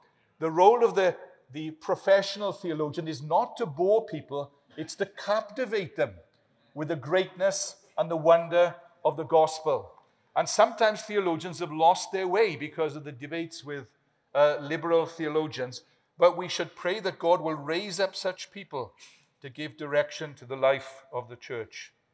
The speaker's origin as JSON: {"language": "English", "region": "Wales", "country": "United Kingdom", "tie": "born or raised there", "said": "When I was a teenager growing up in South Wales"}